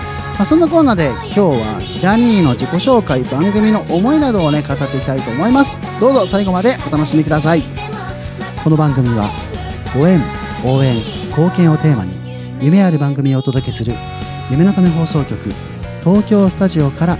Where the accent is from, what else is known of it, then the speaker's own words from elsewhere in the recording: Hokkaido, Japan; 自分は北海道出身で